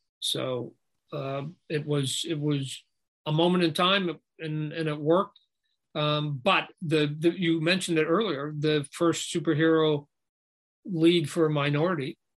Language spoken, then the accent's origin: English; Canada; born there; maybe it's just a Canadian in me. I was born in Canada.